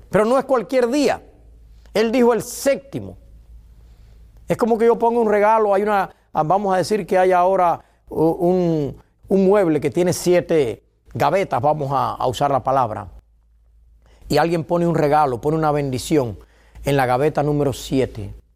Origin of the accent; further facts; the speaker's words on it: Cuba; now in United States; En mi caso, soy cubano. Bueno, también soy americano ya. Y soy español también.